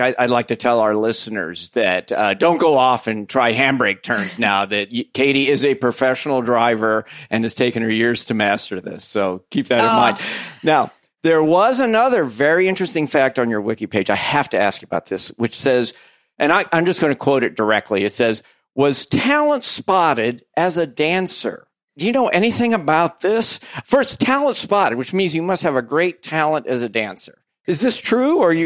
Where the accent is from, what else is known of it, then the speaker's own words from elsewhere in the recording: Indianapolis, Indiana, United States; I grew up in Indianapolis. And when I was growing up, Mario Andretti was my, you know, racing hero.